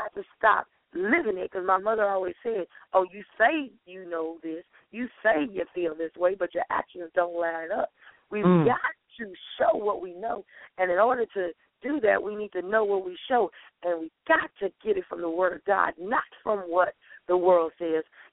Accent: the South, United States; And for those that are country, because I am from the South, the get her done spirit.

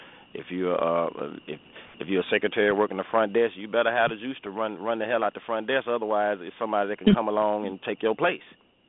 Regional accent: the South, United States; But, of course, I'm from the South, so, you know, I had to start out with my local artists because that's what was popping back then

